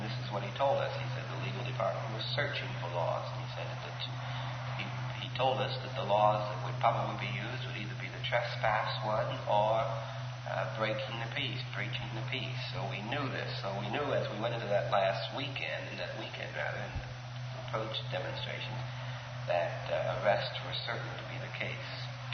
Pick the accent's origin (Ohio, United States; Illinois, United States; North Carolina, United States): Ohio, United States; Massillon; also born or lived in Uniontown, Pennsylvania; before I started the school, rather, we had moved to Massillon, Ohio. And I did all of my secondary work in Ohio.